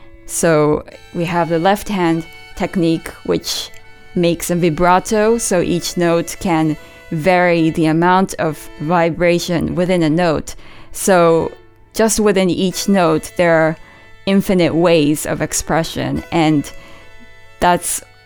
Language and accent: English; Hong Kong; So I grew up in Hong Kong